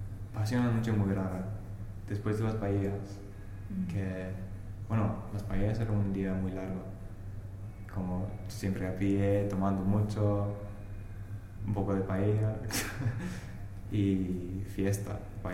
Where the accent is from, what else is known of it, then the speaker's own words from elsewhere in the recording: England, United Kingdom; Spanish is a second language; now in Spain; yo soy inglés, estoy aquí de Erasmus, no, claro que no hablo nada de valenciano